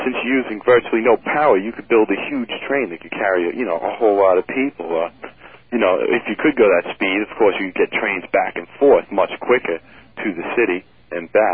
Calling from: Northport, New York, United States; I'm calling from Northport.

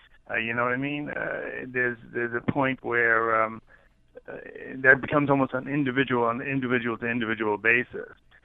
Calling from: New York, United States; I'm from Long Island. I've been active in the community for about 4 decades

